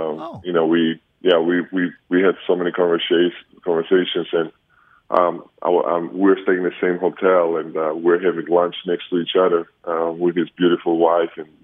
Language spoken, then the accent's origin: English; Georgia; When I was a kid, you know, growing up in Republic of Georgia, back in '90s especially, everything was so limited, you know, including electricity.